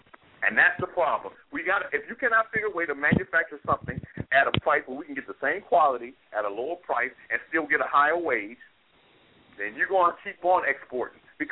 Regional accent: Chicago, Illinois, United States; now in Texas, United States; I'm in Texas now, but I was born and raised in Chicago, and I remember being under the Daley administration

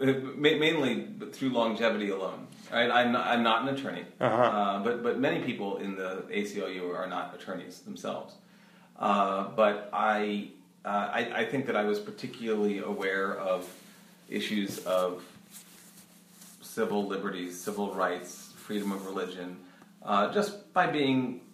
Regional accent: Pennsylvania, United States; This was near Philadelphia.

